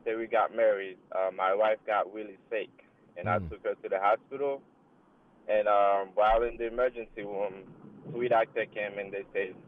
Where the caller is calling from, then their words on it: Burlington, New Jersey, United States; I'm calling from Burlington, New Jersey.